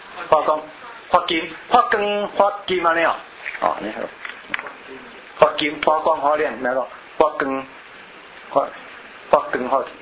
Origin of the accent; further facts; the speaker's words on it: Malaysia; 我马来西亚人个，